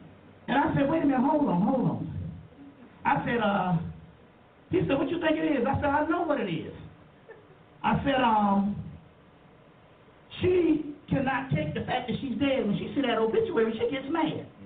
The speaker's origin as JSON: {"language": "English", "town": "Mullins", "region": "South Carolina", "country": "United States", "said": "So she called down to Nichols, South Carolina, which is, I'm from Mullins."}